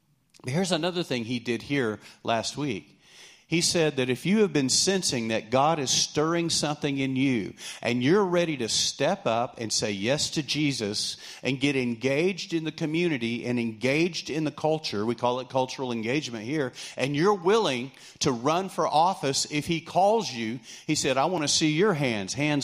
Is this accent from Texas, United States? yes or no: yes; Lubbock, Texas, United States; I grew up in Lubbock, so we were close to Ruidosa, Cloud Cross, so we were always at the mountains.